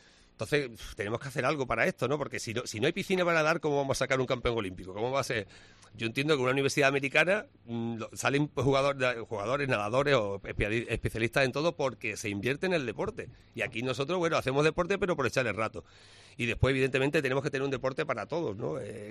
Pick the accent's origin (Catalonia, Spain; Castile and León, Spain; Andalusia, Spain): Andalusia, Spain; Huelva; Bueno, pues sí, yo soy de Huelva, ¿no?